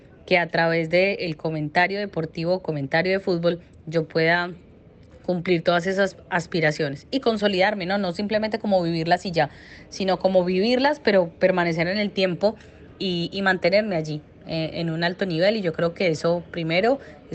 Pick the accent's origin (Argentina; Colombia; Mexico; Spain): Colombia; Manizales, Caldas; como diríamos en mi tierra en Manizales, pues somos muy berraquitas para salir adelante.